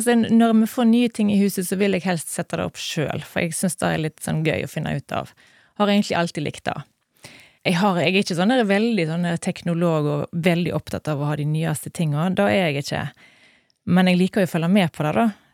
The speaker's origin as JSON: {"language": "Norwegian", "town": "Stord", "region": "Vestland", "country": "Norway", "tie": "born or raised there", "said": "født og oppvokst på Stord, har bodd her hele livet, studerte et halvår i Bergen, men så ville jeg hjem igjen"}